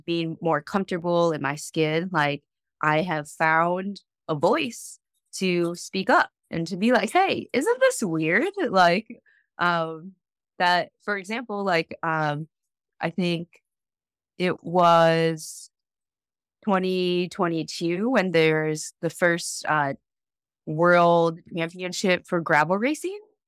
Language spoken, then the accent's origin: English; Ohio, United States; also born or lived in Korea; So I was adopted in Korea when I was 6 months old. And then I grew up in Ohio, and my family, I believe, is mostly Scottish on my dad's side